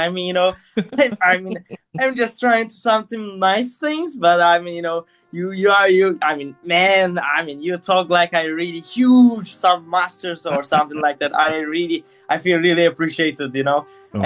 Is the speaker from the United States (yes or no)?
no; Turkey; English is a second language; I'm from Turkey.